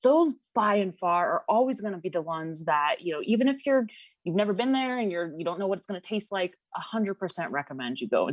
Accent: Sacramento, California, United States; also born or lived in Bakersfield; And I'm from the California Central Valley and Sacramento and Bakersfield.

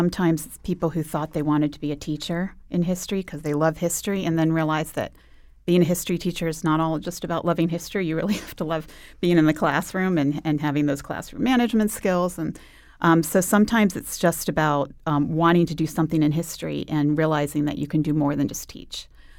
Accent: Virginia, United States; also born or lived in Boston / Arizona; I grew up in Northern Virginia, Boston, then I got here from Arizona, so big circuitous route.

